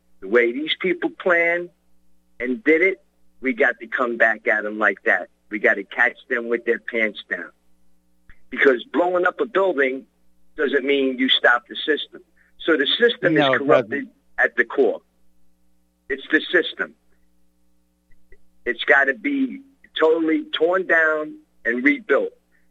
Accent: United States; I'm an American patriot that doesn't like what my country turned into.

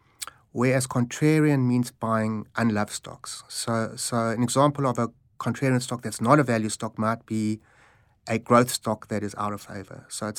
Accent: South Africa; when I was growing up in South Africa

